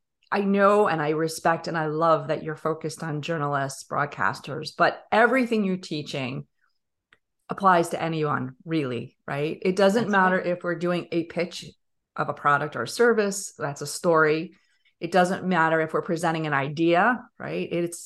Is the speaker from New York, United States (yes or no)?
yes; New York, United States; And we said before, we're New Yorkers from Long Island. We talk like this when we grew up.